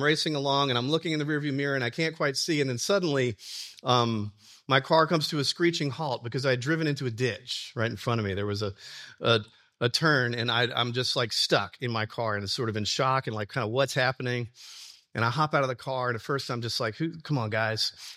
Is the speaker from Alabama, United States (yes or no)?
yes; Alabama, United States; I'm from Alabama, and I was driving kind of out in the boondocks near a friend's house